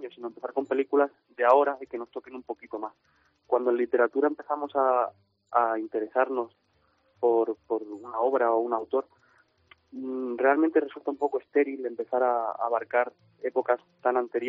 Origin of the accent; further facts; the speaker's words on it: Barcelona, Catalonia, Spain; also born or lived in Estepona; now in Granada, Spain; Sí, un poquito andaluz de adopción, sí. Yo nací en Barcelona, viví allí gran parte de mi infancia, y luego en 2012 me mudé con mi familia a Estepona, a Málaga, y ahora pues estoy viviendo aquí en Granada estudiando